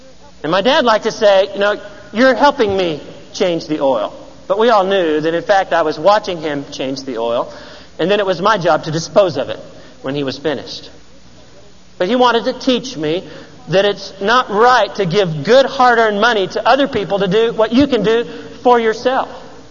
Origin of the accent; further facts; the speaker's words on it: Georgia, United States; as it was in my home state of Georgia.